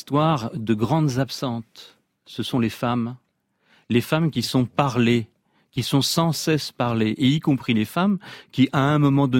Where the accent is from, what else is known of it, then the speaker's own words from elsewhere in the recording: Brittany, France; Moi, je suis breton. Dans ma famille, mes grands-parents, arrière-grands-parents, avaient sur la tête un fichu.